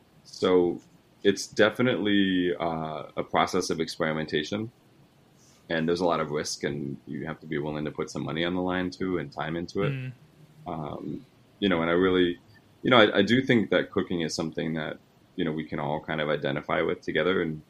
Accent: New York, United States; I'm from New York, and my parents are Italian.

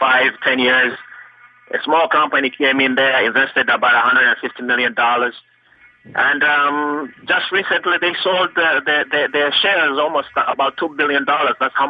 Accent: Uganda; For example, I'm from Uganda originally.

